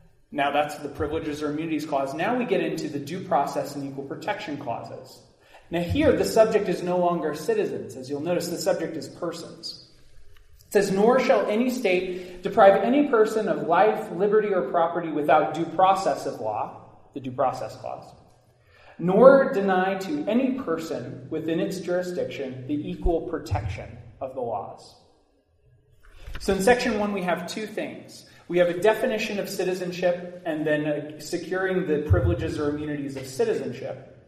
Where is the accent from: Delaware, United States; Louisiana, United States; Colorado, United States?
Colorado, United States; And that's why in my home state of Colorado, it has been legal since then